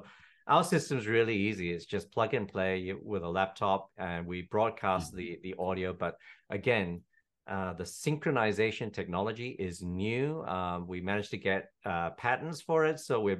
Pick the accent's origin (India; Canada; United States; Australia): Australia; Perth, Western Australia; moved away as an adult; also born or lived in Petaling Jaya, Malaysia; now in Singapore; moved to Perth, Australia, grew up. And then about 18 or 20 years ago, I moved to Singapore for acting work.